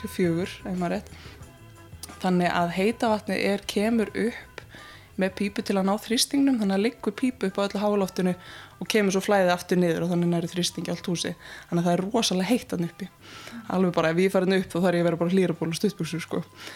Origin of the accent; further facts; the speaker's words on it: Reykjavík, Capital Region, Iceland; Ég sem stólst upp í Þingholtunum og horfði á Hallgrímskirkju út eldhúsgluggan.